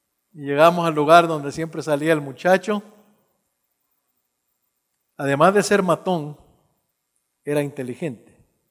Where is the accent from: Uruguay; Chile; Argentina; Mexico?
Chile; Santiago, Santiago Metropolitan Region; nos criamos en Santiago de Chile. Yo tenía quizás 6, 7 años de edad, y él ya 13 años.